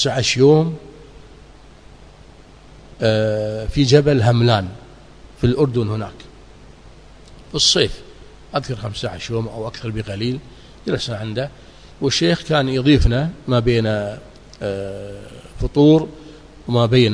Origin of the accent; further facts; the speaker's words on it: Kuwait; أنا طبعا هنا من الكويت